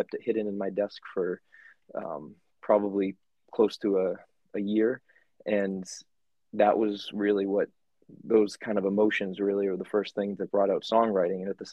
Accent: Rowley, Massachusetts, United States; I'm from Massachusetts.

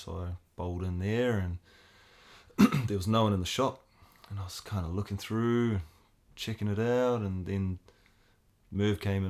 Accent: Cambridge, Waikato, New Zealand; Yeah, I'm from Cambridge originally, yeah.

